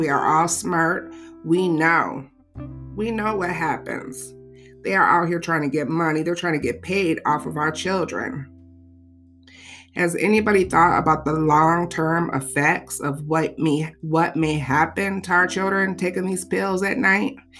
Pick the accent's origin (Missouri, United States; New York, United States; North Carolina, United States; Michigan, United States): Michigan, United States; I'm from Michigan, and I've been teacher for 20-plus years.